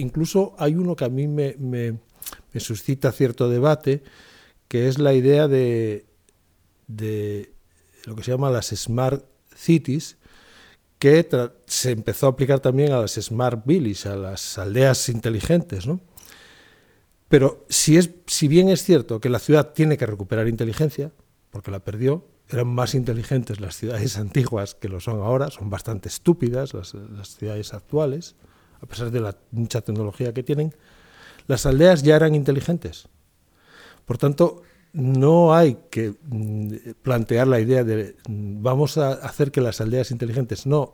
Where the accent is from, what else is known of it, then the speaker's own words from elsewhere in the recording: Infiesto, Asturias, Spain; born there; yo soy nacido en Infiesto